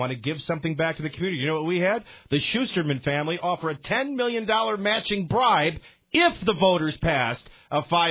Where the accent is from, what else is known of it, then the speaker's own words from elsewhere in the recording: New Orleans, Louisiana, United States; I grew up in New Orleans.